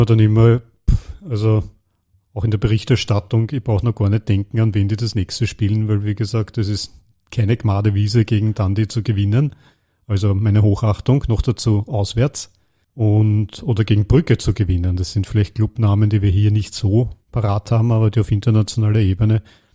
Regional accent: Austria; was ich als Österreicher auch sehr gehofft habe.

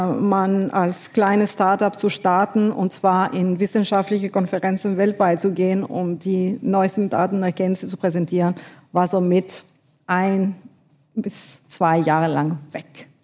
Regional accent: Paris, Île-de-France, France; also ich bin in Paris geboren, aufgewachsen

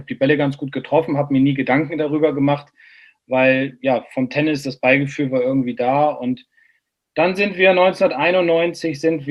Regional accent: Bremen, Germany; Ich bin 42, spiele seit 1989 Golf, bin Bremer, habe eine Familie, Frau, Kind, Hund, Katze

